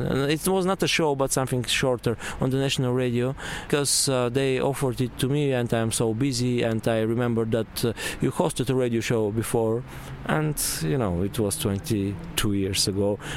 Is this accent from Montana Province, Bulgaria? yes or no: yes; Montana, Montana Province, Bulgaria; when I was 15, in my hometown called Montana. It's very funny because actually it had a kind of a socialist name and they wanted to change it